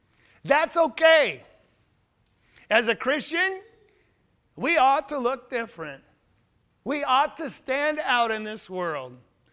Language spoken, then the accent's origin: English; United States; So I had to tell them United States.